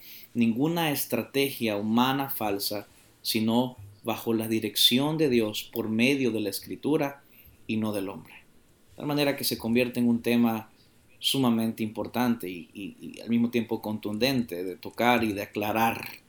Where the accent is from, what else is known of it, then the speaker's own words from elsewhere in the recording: California, United States; Bueno, yo nací acá en Estados Unidos. Soy de California. Y mi mamá es de El Salvador.